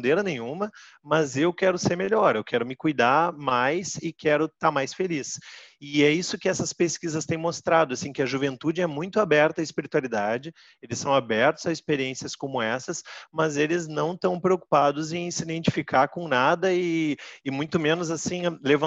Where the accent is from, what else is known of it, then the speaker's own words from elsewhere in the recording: Porto Alegre, Rio Grande do Sul, Brazil; é que eu sou de Porto Alegre, né